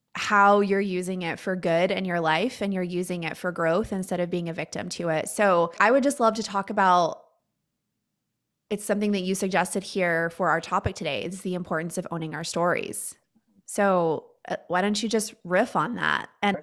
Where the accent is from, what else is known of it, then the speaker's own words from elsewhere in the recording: Canyon, Texas, United States; And so I grew up in Canyon, and my stepdad wanted us to go to Canyon schools and because they were better than Hereford schools.